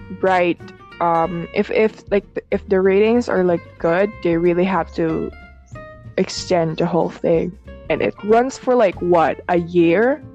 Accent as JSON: {"language": "English", "country": "Philippines", "said": "I'm like, I'm a Filipino. Of course I love the drama, you know?"}